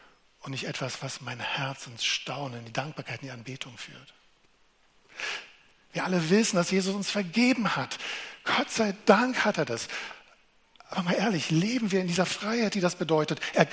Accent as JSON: {"language": "German", "region": "Berlin", "country": "Germany", "said": "Und als Berliner denke ich auch nicht, oh, ich muss ein vorlautes Mundwerk haben. Nein, ich hab's einfach."}